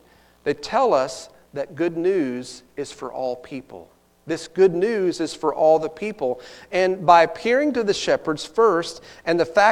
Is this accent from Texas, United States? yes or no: yes; Texas, United States; And I can say that because I'm from Texas, and we have a lot of hicks down there, okay?